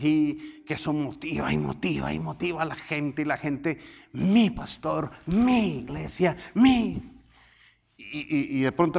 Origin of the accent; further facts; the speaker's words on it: Colombia; En mi país allá es como una, no sé cómo llamar, es una filosofía que todos los jóvenes tiran el mismo pasito todos allá para un lado. Pero es que algo muy colombiano.